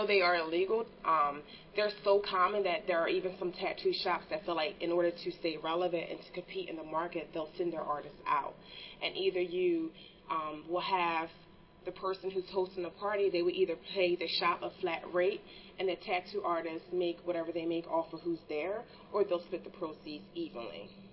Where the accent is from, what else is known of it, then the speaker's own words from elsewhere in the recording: New Jersey, United States; I'm from New Jersey, so there isn't that many people walking around with tattoos.